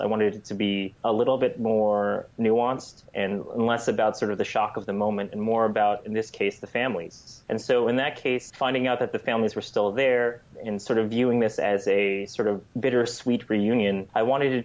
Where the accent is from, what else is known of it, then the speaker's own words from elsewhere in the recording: United States; But I wouldn't say that's the case, you know, for me growing up in the United States.